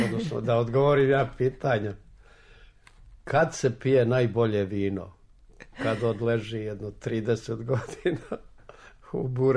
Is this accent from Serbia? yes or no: yes; Ljubiš, Šumadija and Western Serbia, Serbia; Ja sam imao sreću da zaista najlepše dane provedem kao dete tamo u Ljubišu, znači tamo gde nije bilo puta, nije bilo struje, nije bilo igračaka